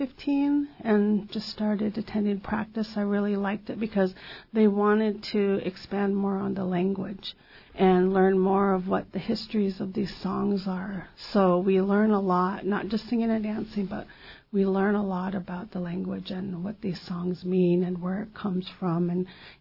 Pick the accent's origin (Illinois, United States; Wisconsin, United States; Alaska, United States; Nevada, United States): Alaska, United States; Hoonah; It's important because it's our ancestors' language. It's something I grew up hearing all my life. I grew up in Huna, and I heard it all the time, and I don't hear it as much anymore.